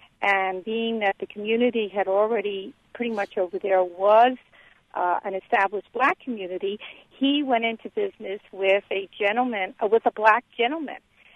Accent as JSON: {"language": "English", "town": "Philadelphia", "region": "Pennsylvania", "country": "United States", "said": "I am originally from Philadelphia."}